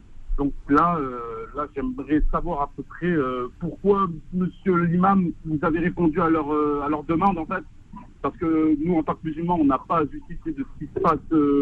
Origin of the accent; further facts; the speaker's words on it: France; Je pense qu'elle est flagrante en tant que Français